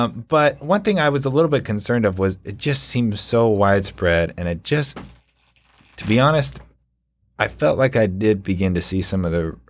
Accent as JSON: {"language": "English", "region": "California", "country": "United States", "said": "I came from a conservative background, even though I was from California, pretty conservative background."}